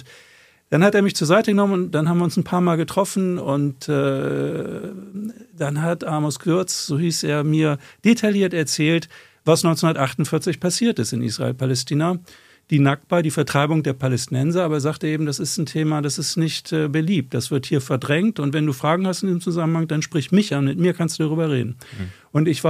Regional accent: Bremen, Germany; Ich bin aufgewachsen in Bremen-Lesum, das ist jetzt nicht der aufregendste Teil der Welt

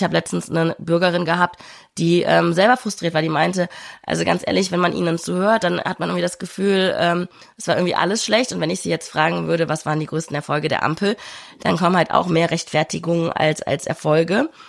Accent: Rhineland, Germany; für mich als Rheinländerin

